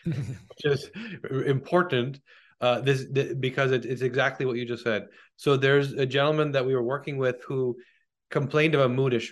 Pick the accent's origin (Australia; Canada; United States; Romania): Canada; I'm Canadian, so I'm not quite sure.